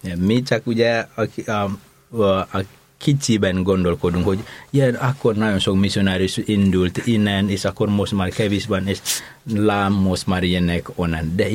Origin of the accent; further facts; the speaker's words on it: Indonesia; Hungarian is a second language; now in Hungary; az én kultúrámban, amikor ugye Indonéziából származom